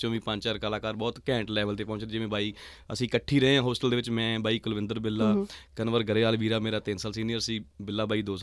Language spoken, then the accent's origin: Punjabi; Talwandi Malik, Punjab, India; ਮੇਰਾ ਪਿਛੋਕੜ ਹੈਗਾ ਜੀ ਡਿਸਟ੍ਰਿਕਟ ਪਟਿਆਲਾ ਤਹਿਸੀਲ ਸਮਾਣਾ ਅਤੇ ਪਿੰਡ ਤਲਵੰਡੀ ਮਲਿਕ ਸੋ ਸਕੂਲਿੰਗ ਪਿੰਡ ਦੇ ਸਕੂਲ ਤੋਂ ਹੋਈ